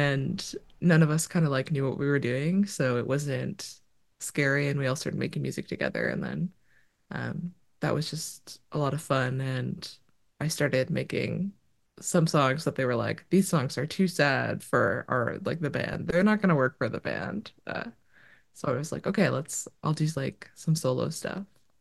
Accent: Ottawa, Ontario, Canada; Growing up in Ottawa, it's kind of funny because like we've got like the downtown core, and then everything else is sort of suburbs.

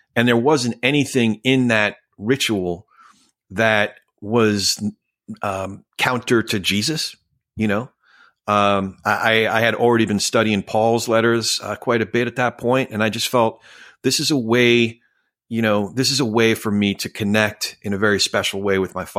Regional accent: New Jersey, United States; I'm a Jew from Jersey, man.

